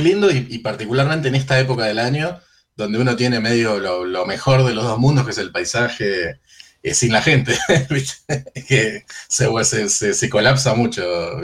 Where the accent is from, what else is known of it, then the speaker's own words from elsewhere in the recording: Argentina; now in Uruguay; Estoy en Uruguay, correcto. Soy argentino, pero sí, estoy de este lado del Chaco.